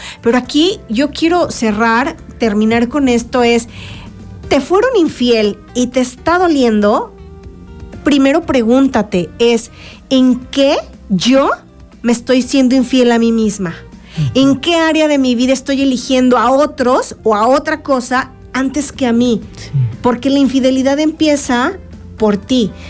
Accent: Mexico; la verdad es que culturalmente, como mexicanos, crecemos desde que crecemos

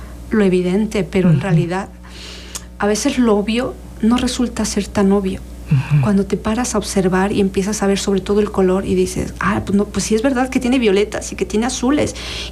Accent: Mexico; Los mexicanos somos más, los latinoamericanos somos más uh-huh. de colores ocres, tierras, porque pues es nuestra raíz también.

